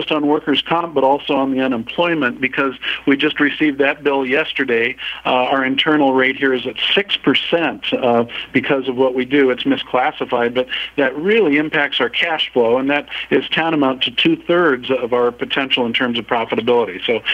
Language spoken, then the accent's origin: English; Tucson, Arizona, United States; born there; my sister, I was born in Tucson